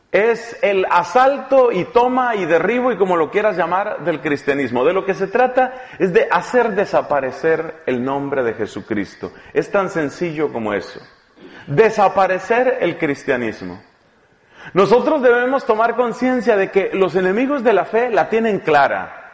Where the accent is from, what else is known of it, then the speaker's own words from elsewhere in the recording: Colombia; Yo soy colombiano y, sin embargo, estamos conectados.